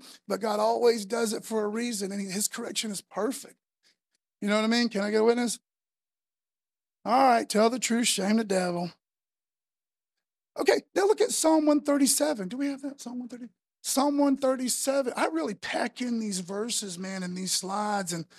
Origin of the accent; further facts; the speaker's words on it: East Milton, United States; I grew up on Jones Street, a lot of my youth on Jones Street. I'm really an East Milton kid